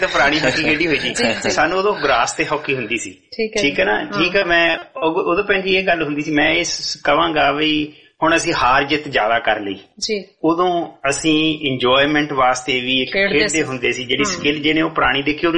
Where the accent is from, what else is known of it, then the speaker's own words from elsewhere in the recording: Folriwali, Punjab, India; ਮੇਰਾ ਪਿੰਡ ਫੋਲੜੀ ਵਾਲੀ ਬਿਲਕੁਲ ਸੰਸਾਰਪੁਰ ਦੇ ਨਾਲ ਹੀ ਆ